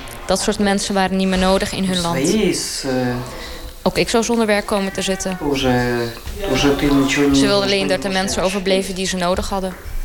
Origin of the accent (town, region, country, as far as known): Lithuania; now in Netherlands